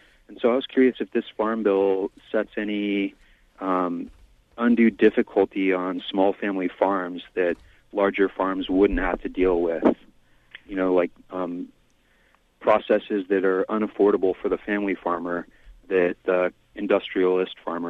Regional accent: the South, United States; I grew up in the South

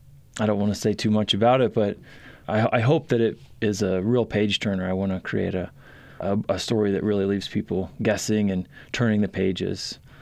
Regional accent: Ohio, United States; The one way it is that I grew up in Ohio.

